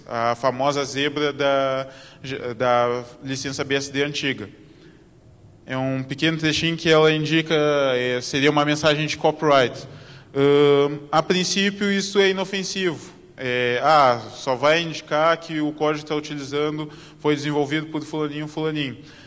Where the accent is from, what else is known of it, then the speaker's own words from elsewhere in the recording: Brazil; Ainda mais conhecendo que a gente, como bom brasileiro, sempre deixa para a última hora.